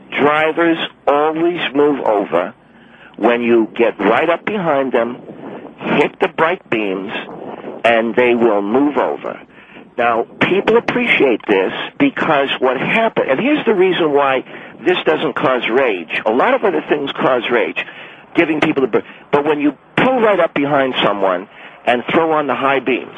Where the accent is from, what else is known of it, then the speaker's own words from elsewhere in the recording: Houston, Texas, United States; and I grew up in Houston, Texas. When I started doing it, it grew out of Houston.